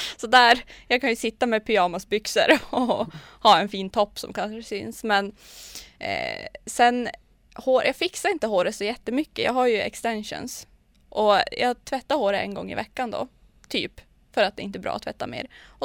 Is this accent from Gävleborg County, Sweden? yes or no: no; Luleå, Norrbotten County, Sweden; Och då står det att jag är från Luleå.